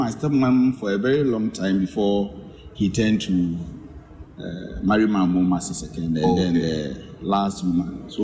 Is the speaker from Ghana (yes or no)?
yes; Ghana; But technically, I'm a Fantiman.